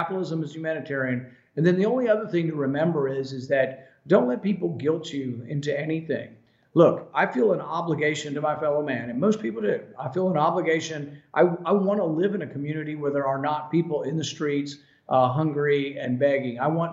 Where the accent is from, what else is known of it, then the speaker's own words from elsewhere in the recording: Texas, United States; my family, you know, lives in Texas, and I grew up in Texas